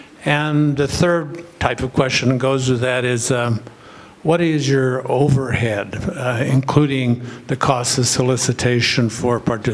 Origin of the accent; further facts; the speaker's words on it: Boston, Massachusetts, United States; I was sort of familiar when I grew up in Boston with a microloan program